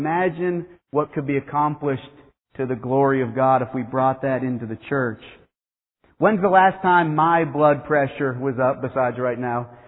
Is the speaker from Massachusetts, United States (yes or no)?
yes; Massachusetts, United States; Of course, I grew up in Massachusetts and you've got to be a Red Sox fan.